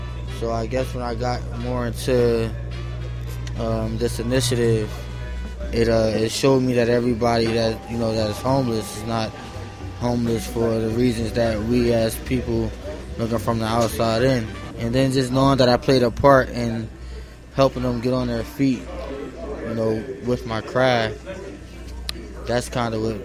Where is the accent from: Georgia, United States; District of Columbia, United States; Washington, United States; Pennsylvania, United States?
Pennsylvania, United States; Chester; I started in Chester, PA, my hometown.